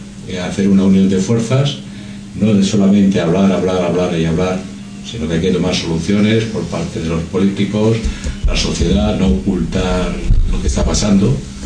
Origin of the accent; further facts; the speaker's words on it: Madrid, Community of Madrid, Spain; por lo menos los que somos de aquí de Madrid, sí deberíamos conocerlo